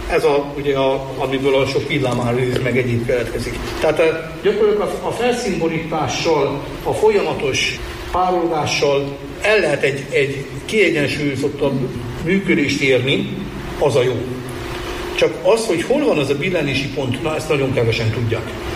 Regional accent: Lake Balaton area, Hungary; gyerekkoromban én még áltételen Balaton mellett nőttem fel

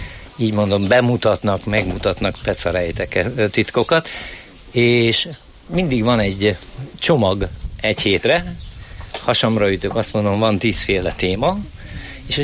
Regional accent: Danube Bend, Hungary; én Dunakanyarból vagyok. A dunakanyari peca az teljesen más, mint egy tiszai tiszatavi peca.

